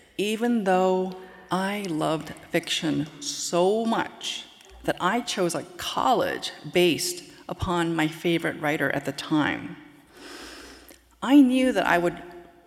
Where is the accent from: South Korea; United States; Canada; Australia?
South Korea; born there; English is a second language; I was born in South Korea. English was my second language.